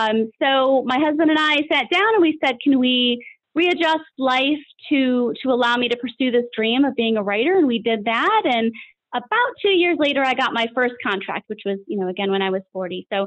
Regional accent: New York, United States; now in Florida, United States; But I grew up in Western New York in a very small town, which is actually featured in the book that we're about to talk about. And I currently live full-time in Florida

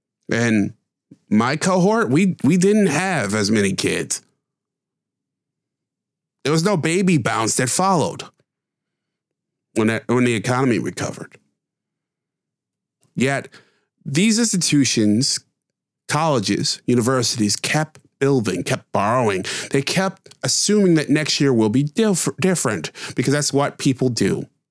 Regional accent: New York, United States; and my home state, where I sit right now, New York.

